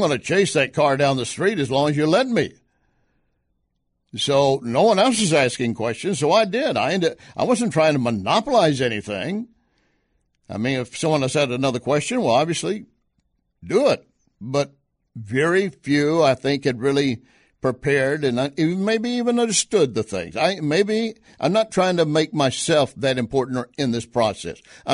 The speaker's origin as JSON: {"language": "English", "region": "Texas", "country": "United States", "said": "I'm a Texan, and I have a BS degree."}